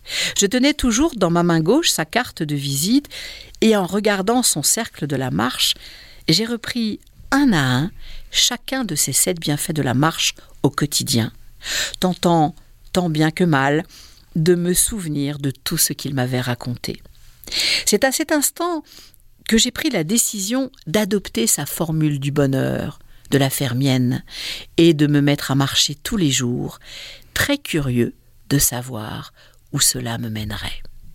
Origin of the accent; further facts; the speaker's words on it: Normandy, France; born there; je suis née en Normandie, mais je connais très bien le sud de la France, que ma grand-mère habitait Nice.